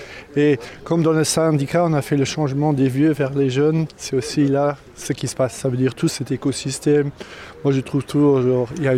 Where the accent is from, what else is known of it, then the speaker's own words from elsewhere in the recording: Luxembourg City, Luxembourg; moved away; Alors le vin pour moi, je viens de Luxembourgville initialement.